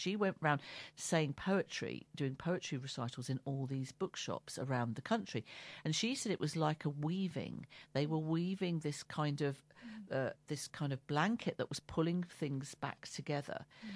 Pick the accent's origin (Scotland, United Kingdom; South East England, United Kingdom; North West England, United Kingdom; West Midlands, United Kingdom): South East England, United Kingdom; Gravesend; I grew up in Gravesend, so I went there, and so there was a connection there with Maidstone.